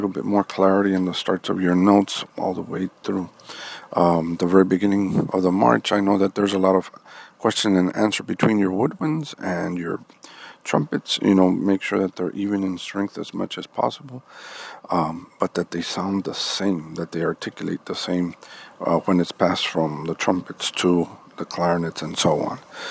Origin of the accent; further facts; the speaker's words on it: Rio Grande City, Texas, United States; I am from Rio Grande City.